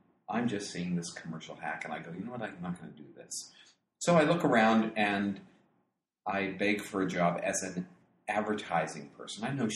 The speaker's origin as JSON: {"language": "English", "town": "Pittsburgh", "region": "Pennsylvania", "country": "United States", "tie": "born or raised there", "also_born_or_lived": "Ohio", "said": "I moved from south of Toledo, Ohio, back to where I grew up in Pittsburgh"}